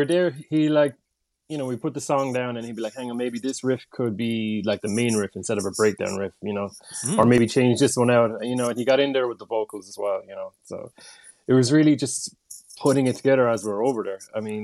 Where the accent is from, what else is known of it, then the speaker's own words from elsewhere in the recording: Ireland; we're just Irish.